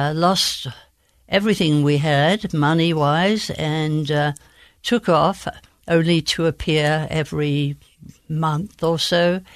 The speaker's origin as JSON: {"language": "English", "town": "Bromley", "region": "London", "country": "United Kingdom", "tie": "born there", "said": "I was born in Bromley in the county of Kent."}